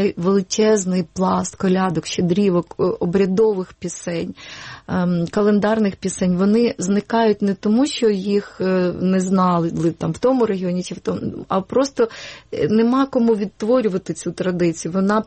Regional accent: Western Ukraine, Ukraine; born there; now in Kyiv, Ukraine; я народилася на Західній Україні, а там майже все життя прожила у Києві.

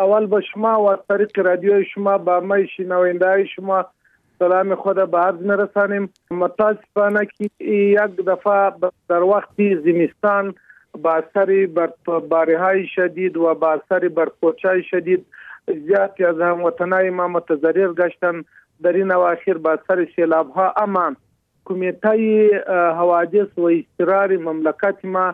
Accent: Afghanistan; ما افغان هستیم

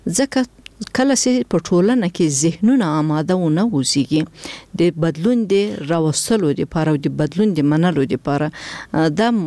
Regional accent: Afghanistan

